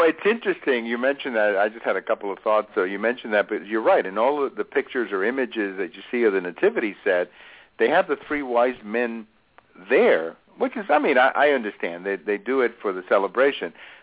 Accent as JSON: {"language": "English", "country": "Cuba", "tie": "born or raised there", "said": "as a little kid growing up in Cuba, that for me, those 10 days between December 25th and January 6th, those were really the exciting days to be a kid."}